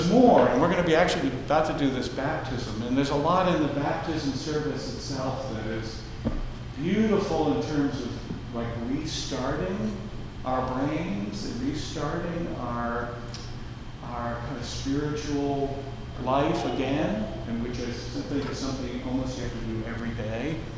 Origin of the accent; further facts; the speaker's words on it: North Massapequa, New York, United States; I grew up in Long Island and I didn't realize until just a few years ago that where I lived and grew up in the middle of the island, not a particularly wealthy area, sort of very middle class, right near Levittown, North Massapequa, not even Massapequa, North Massapequa.